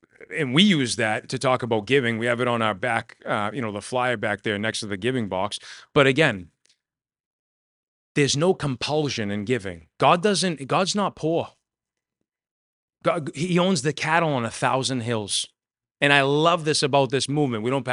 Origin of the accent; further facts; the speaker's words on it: United States; I'm a Christian because I grew up in America.